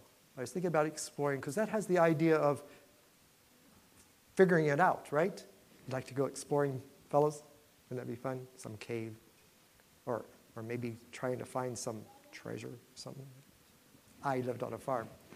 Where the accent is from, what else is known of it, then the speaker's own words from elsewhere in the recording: Kokomo, Indiana, United States; I came from Kokomo, Indiana.